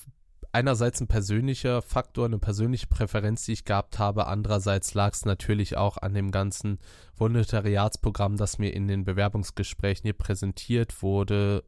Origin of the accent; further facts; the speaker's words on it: Düsseldorf, North Rhine-Westphalia, Germany; ich bin gebürtig aus Düsseldorf.